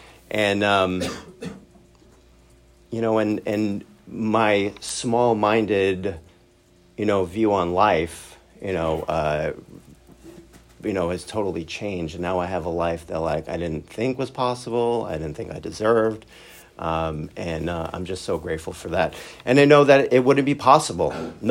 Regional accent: Brooklyn, New York, United States; You know, I grew up in Brooklyn, New York. I was adopted at birth. I was raised as an Orthodox Jew, and in a very, very Orthodox / Hasidic neighborhood in Brooklyn, New York.

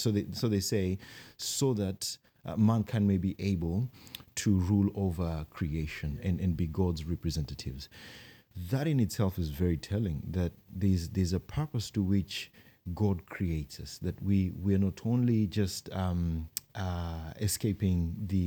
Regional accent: Kenya; now in Christchurch, New Zealand; Originally, we are from Kenya. And getting used to life here in New Zealand. It's been maybe 7 or 8 years now.

